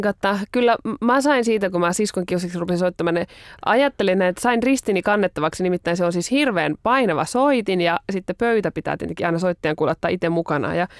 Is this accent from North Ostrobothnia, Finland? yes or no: yes; North Ostrobothnia, Finland; se meillä Pohjois-Pohjanmaalla on ehkä sitten tuonne niin kuin luterilainen seurakunta on ehkä vähän isompi